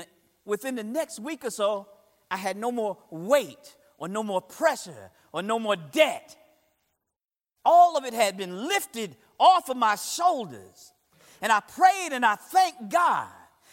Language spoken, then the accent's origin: English; New Jersey, United States; now in Palm Coast, United States; Palm Coast is a quiet town. Boy, you could barely hear a pin drop in here now. And we come from New Jersey, where there's a lot of noise.